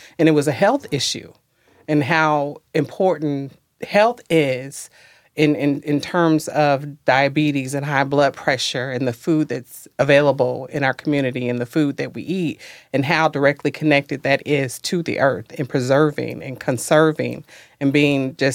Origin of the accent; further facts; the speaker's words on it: Cincinnati, Ohio, United States; Well, I'm originally from Cincinnati, and I had moved away for quite some time, and I was looking to come back home.